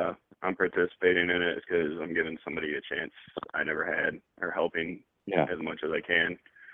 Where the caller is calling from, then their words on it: Michigan, United States; from Michigan.